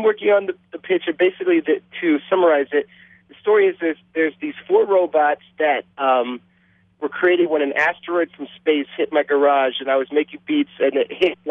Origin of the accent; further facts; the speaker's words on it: Oakland, California, United States; also born or lived in Brooklyn; now in Los Angeles, United States; I grew up in Oakland, so I'm a Bay Area guy.